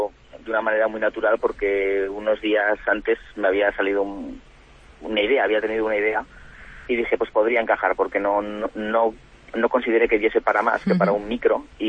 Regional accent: Zaragoza, Aragon, Spain; Soy de Zaragoza.

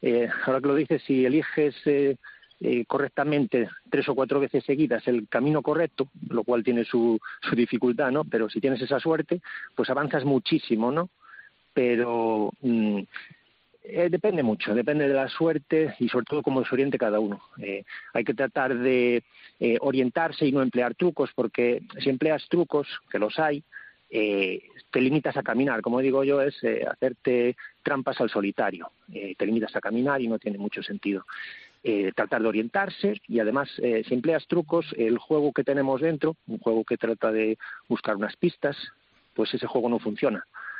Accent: Viveiro, Galicia, Spain; now in A Coruña, Spain; yo soy de Viveiro, aunque actualmente resido en A Coruña ya desde hace años

